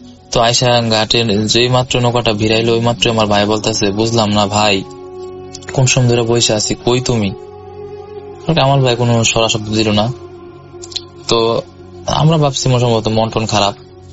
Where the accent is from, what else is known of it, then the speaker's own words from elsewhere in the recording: Abdullahpur, Dhaka Division, Bangladesh; now in Narsingdi, Bangladesh; নরসিংদীতে থাকি, কিন্তু ঘটনাটা ঘটেছে আমার গ্রামে। আমার গ্রামের বাড়ি কিশোরগঞ্জ জেলা অষ্টগ্রাম থানা আবদুল্লাহপুর গ্রামে।